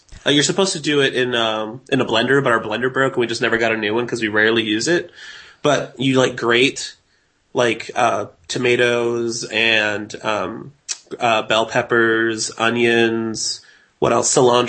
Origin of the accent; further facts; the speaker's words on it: Houston, Texas, United States; No. Well, I grew up in Houston, but I'm Salvadoran. That's like my upbringing. And although I speak English very well, I am very Salvadoran at times.